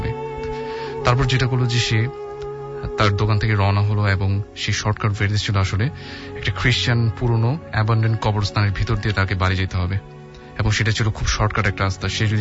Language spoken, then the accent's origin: Bangla; Dhaka, Dhaka Division, Bangladesh; পুরান ঢাকা থেকে এসেছি, আমি এসএসসি এ পড়ছি।